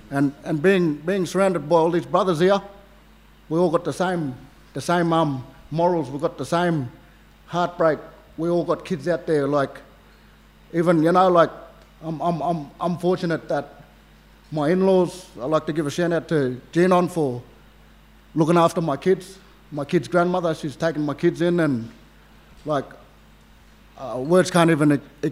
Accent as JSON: {"language": "English", "town": "Tennant Creek", "region": "Northern Territory", "country": "Australia", "lives_now": "Victoria, Australia", "said": "So yeah, I just wanted to acknowledge my people as well, the Yarra and Warramunga people from Tennant C"}